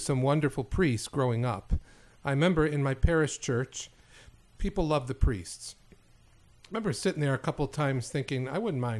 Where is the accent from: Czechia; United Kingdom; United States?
United States; Rochester, New York; now in Canada; No. I grew up in Rochester, grew up in an Italian Catholic family, went to grade school in Rochester, two different schools, grade school